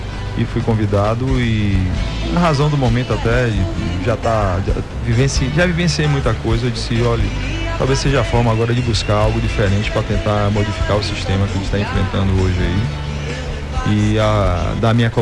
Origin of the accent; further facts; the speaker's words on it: Salvador, Bahia, Brazil; born there; Sou de Salvador, nascido em Salvador.